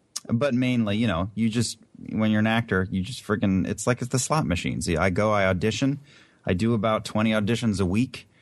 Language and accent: English; New Jersey, United States; accent: New Jersey; It's not corny. I'm from New Jersey, man. That's my real. That is my native accent.